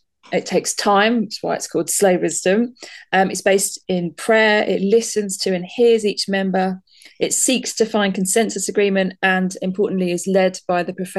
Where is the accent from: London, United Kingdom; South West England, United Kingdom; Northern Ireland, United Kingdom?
London, United Kingdom; My first church was at Woolwich, second in Poynton, which is in Cheshire, and now here back in North London, close to where I grew up in East London.